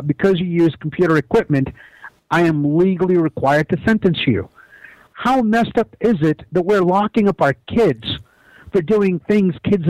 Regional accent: United States; I grew up in Reagan's America.

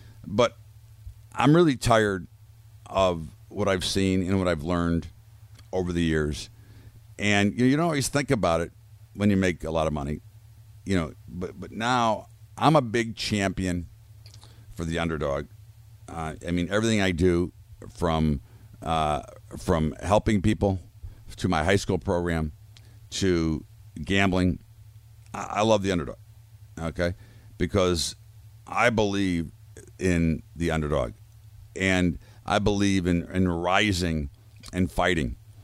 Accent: United States; And that saddens me as an American, as a parent, as an individual.

